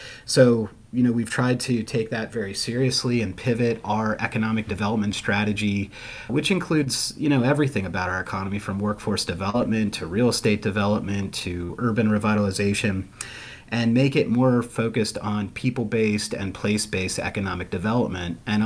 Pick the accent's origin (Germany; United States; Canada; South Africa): United States; Pennsylvania; I grew up in York County, in Northern York County, and lived here up until I went to college.